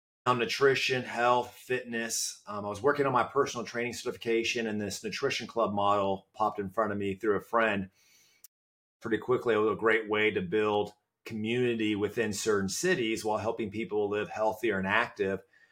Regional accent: California, United States; So I grew up in Southern California, all the way through college, actually through high school.

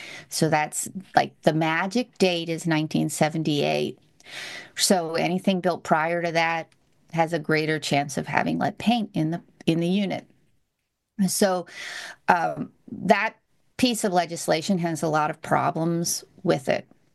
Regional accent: Delaware, United States; We're from Delaware.

